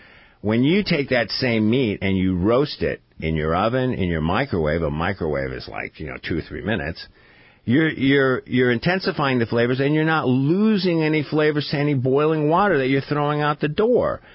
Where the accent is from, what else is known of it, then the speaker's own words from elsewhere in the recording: Dana Point, California, United States; in my hometown of Dana Point.